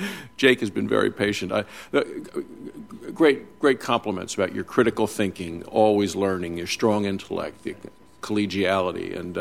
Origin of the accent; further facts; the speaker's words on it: Wyoming, United States; And for the people of my home state in Wyoming